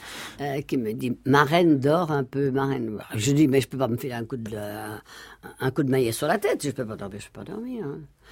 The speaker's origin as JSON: {"language": "French", "region": "Brussels", "country": "Belgium", "tie": "born there", "said": "Bruxelloise, hein, oui. Un zinique, ça veut dire un bâtard, parce que je suis née Wallonne, du Flamande, hein, je suis Brabançonne, je suis née à Bruxelles, c'est-à-dire à Laeken, tout à côté du château du roi."}